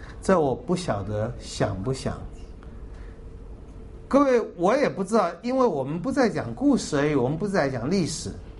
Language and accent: Chinese; China; 我们中国人啊，以前有个历史学家叫顾颉刚